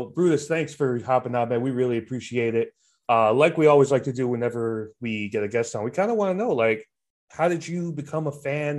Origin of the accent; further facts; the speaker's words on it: Queens, New York, United States; So, you know, I grew up in Queens, and so I grew up a Mets fan, you know, with Shea Stadium being right there.